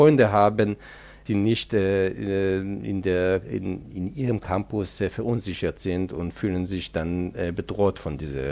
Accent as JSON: {"language": "German", "country": "Israel", "tie": "born or raised there", "second_language": "German", "said": "ich bin Israeli, ich bin in Israel aufgewachsen, ich war auch in der israelischen Armee, das war schon vor mehr als 20 Jahren"}